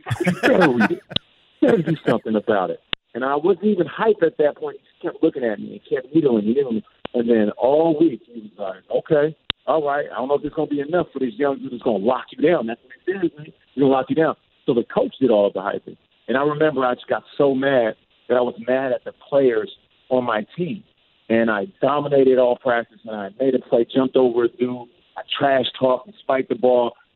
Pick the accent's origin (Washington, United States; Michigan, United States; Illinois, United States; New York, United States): Washington, United States; Seattle; I'm from Seattle, so I grew up watching Gary Tate, one of the best trash talkers of all times across any sport.